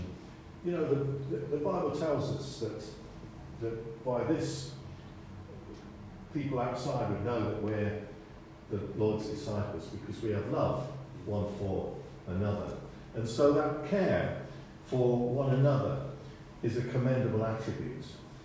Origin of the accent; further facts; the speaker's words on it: England, United Kingdom; I'm from England, I was born in England, and I love England, I care about this nation particularly.